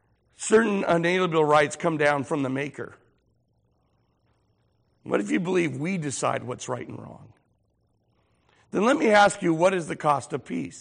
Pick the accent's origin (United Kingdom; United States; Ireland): Ireland; Much like when you read about the history of England and their relationship to Ireland, and I'm Irish, and I see that Protestants and Catholics are killing each other.